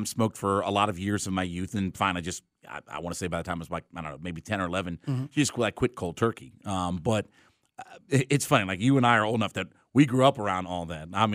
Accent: Ohio, United States; again, we're from Northeast Ohio. He talks about the Browns and Ohio State and all these different things.

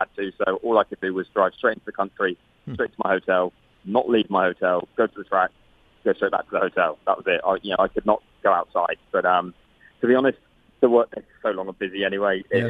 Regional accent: United Kingdom; as a Brit

